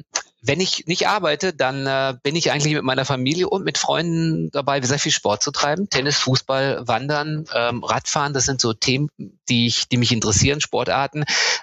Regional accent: North Rhine-Westphalia, Germany; Geboren und aufgewachsen bin ich in Ostwestfalen. Ich bin verheiratet, meine Frau ist Holländerin.

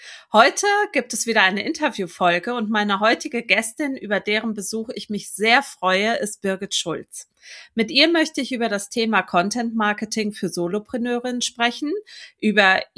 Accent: Wuppertal, North Rhine-Westphalia, Germany; born there; ach guck, die Birgit hat ein Buch über meine Geburtsstadt geschrieben.

